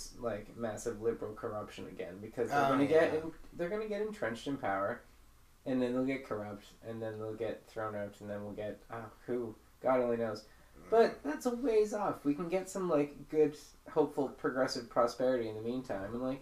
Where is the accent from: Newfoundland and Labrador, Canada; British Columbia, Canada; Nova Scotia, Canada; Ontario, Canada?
Nova Scotia, Canada; when I tell them I'm from Nova Scotia.